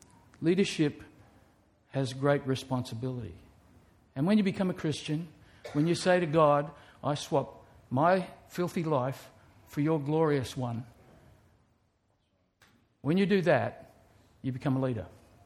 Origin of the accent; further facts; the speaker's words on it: Australia; Well, that's just like saying I'm an Australian. I live here.